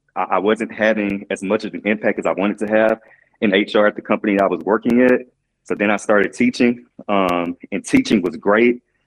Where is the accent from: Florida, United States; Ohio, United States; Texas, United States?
Texas, United States; it kind of just stemmed from growing up in Pleasant Grove and Oak Cliff and being in an under-resourced community